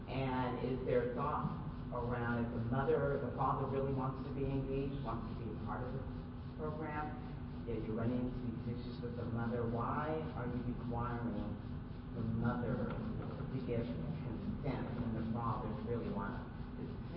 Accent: Portland, Oregon, United States; My name is … I'm from Portland, Oregon

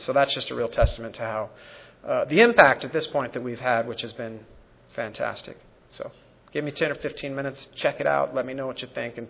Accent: Colorado, United States; and I'm from Colorado, there's lots and lots of rural geography.

